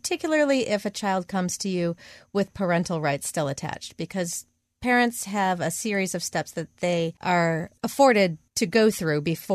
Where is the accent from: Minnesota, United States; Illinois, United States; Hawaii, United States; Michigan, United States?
Michigan, United States; now in Philadelphia, United States; No. I am from Michigan originally. So I got my bachelor's and master's degree at the University of Michigan.